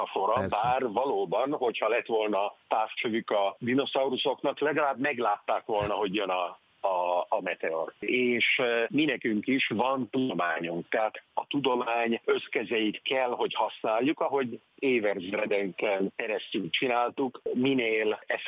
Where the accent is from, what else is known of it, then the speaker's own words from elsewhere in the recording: Budapest, Hungary; born there; bár Budapesten születtem, de ritkán vagyok Magyarországon